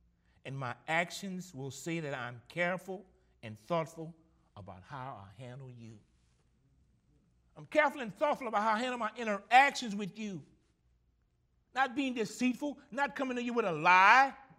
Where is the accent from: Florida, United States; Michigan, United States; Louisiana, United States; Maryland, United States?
Louisiana, United States; Gramercy; y'all knew I grew up in Gramercy.